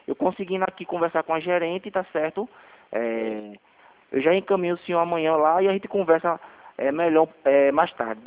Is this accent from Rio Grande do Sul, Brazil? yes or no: no; Recife, Pernambuco, Brazil; Porque na verdade eu sou daqui de Recife, né?